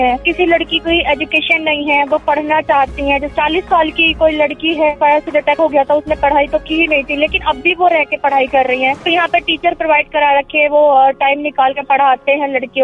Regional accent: Bijnor, Uttar Pradesh, India; और मैं बिजनौर की रहने वाली हूँ। सिरोज हैंगआउट लखनऊ में काम करती हूँ।

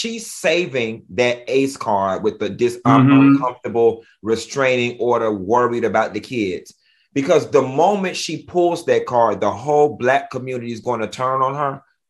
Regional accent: Miami Gardens, Florida, United States; Baby, I grew up in Miami Gardens. My daddy lived 30 minutes away in North Miami.

